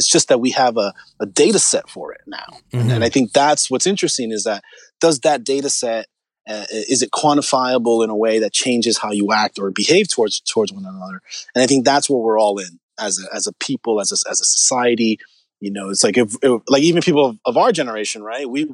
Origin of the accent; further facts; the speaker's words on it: New York City, New York, United States; I'm from New York. I'm New Yorker. I'm from Spanish Harlem.